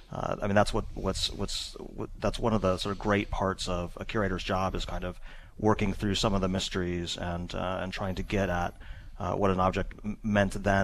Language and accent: English; California, United States; I'm a Californian, and I used to worry a lot about earthquakes, but I don't have to do that anymore.